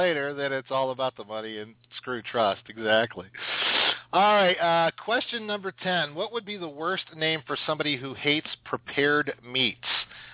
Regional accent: Columbus, Ohio, United States; So I'm from Columbus, Ohio, so I'm, you know.

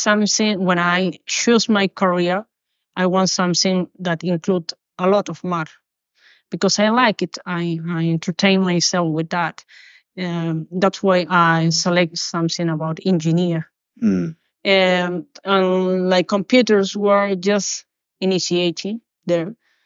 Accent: Peru; English is a second language; So we are Mateo from Spain, Matias from Argentina, and me from Peru.

